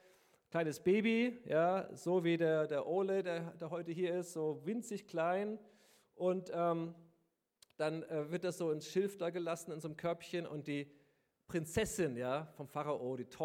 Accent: Bavaria, Germany; ich komme ja aus Bayern, da fließt die Donau

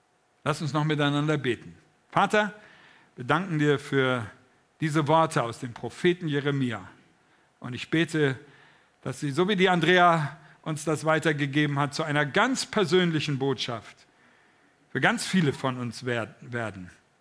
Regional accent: Velbert, North Rhine-Westphalia, Germany; Wenn ich dann immer erzähle, ich komme aus Felbert

